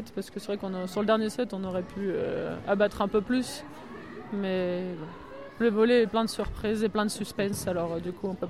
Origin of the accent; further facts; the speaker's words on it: Hauts-de-France, France; En fait, je suis du Nord, mes parents habitent à Marcq-en-Barœul, et du coup, je voulais revenir dans le Nord.